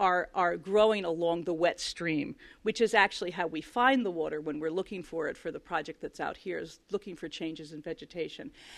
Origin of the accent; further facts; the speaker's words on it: Philadelphia, Pennsylvania, United States; I grew up in Philadelphia on the Schuylkill, which has a 6-foot tide.